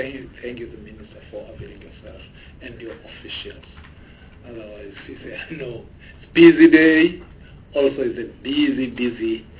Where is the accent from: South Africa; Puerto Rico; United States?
South Africa; Mambondweni, Eastern Cape; Originally, I'm from Mambondweni in the Eastern Cape.